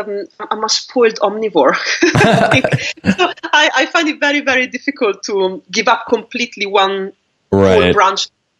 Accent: Modena, Emilia-Romagna, Italy; English is a second language; also born or lived in Greece; And my father is from Modena, which is a city near Bologna in the center north of Italy. And that's really mostly where I grew up, really this city. That's where I did most of my schooling.

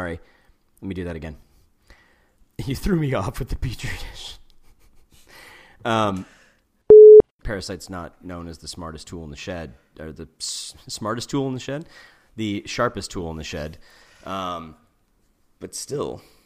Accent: the South, United States; I don't know what that is. I'm from the South.

